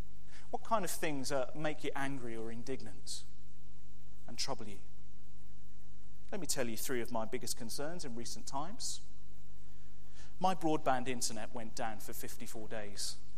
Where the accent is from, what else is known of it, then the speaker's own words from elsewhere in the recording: Wales, United Kingdom; Making sure I get to watch the rugby on a Saturday and that people know that I'm Welsh.